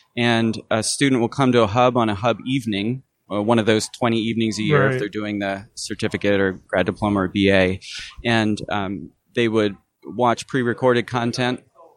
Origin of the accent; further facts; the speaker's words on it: United States; Well, as you can tell from my accent, I'm American, so I hesitate to make too many broad pronouncements about the state of faith in the UK.